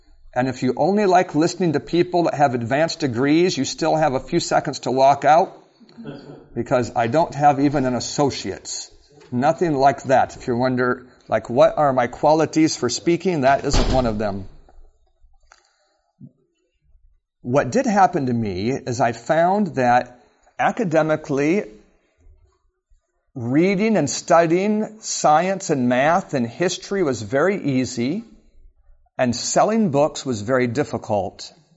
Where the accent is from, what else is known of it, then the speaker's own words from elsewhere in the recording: Alaska, United States; I grew up in Alaska, and my parents had that moving bug where we moved a lot.